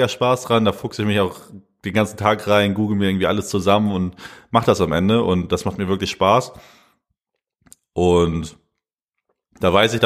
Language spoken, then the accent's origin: German; Lennförden, Schleswig-Holstein, Germany; Also ich komme ja aus Lennförden, ein kleines Dorf im Herzen Schleswig-Holsteins. Und ich komme vom Bauernhof.